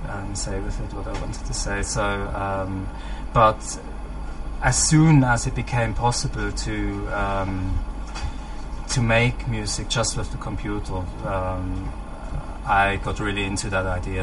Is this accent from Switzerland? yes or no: yes; Basel, Basel-Stadt, Switzerland; English is a second language; I grew up in Switzerland, in Basel